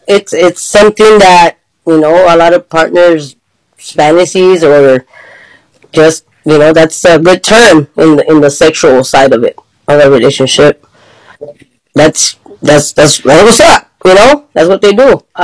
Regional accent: Cincinnati, Ohio, United States; also born or lived in Texas; I'm from Texas. I'm just here chilling. I was raised in Cincinnati, Ohio. That's my home.

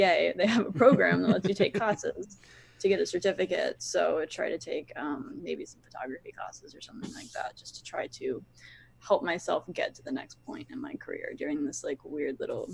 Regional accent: Florida, United States; No, I grew up in Central Florida and then I went to college in Virginia.

